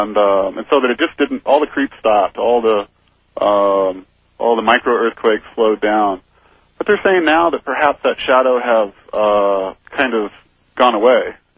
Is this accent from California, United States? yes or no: yes; Hayward, California, United States; I grew up near Hayward, so I've got some local interest there.